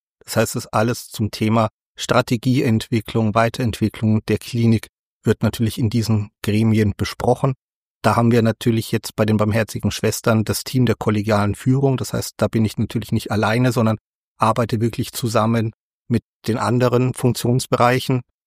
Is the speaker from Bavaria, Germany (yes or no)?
yes; Nuremberg, Bavaria, Germany; Also ich komme ja aus Nürnberg und habe dort auch studiert, also in Erlangen, das ist ja die alte Universität.